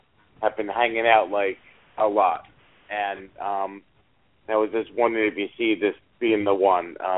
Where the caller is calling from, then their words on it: New Jersey, United States; I'm calling from New Jersey.